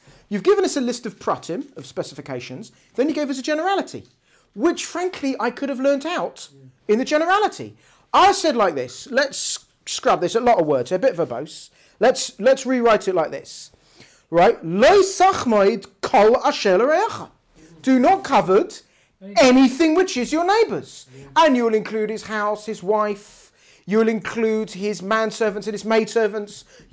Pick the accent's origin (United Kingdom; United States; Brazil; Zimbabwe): United Kingdom; Brighton, South East England; Apparently, I grew up in Brighton, so I grew up with the sea air